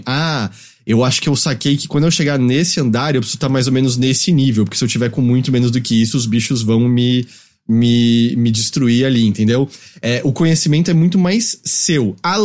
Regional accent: Brazil; A gente cresceu no Brasil assistindo muito O Último de Nós Será o Vencedor da Galáxia.

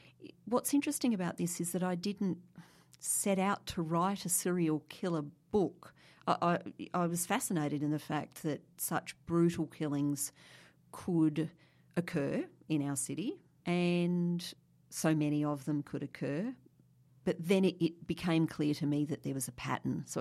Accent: Brisbane, Queensland, Australia; I grew up in Brisbane

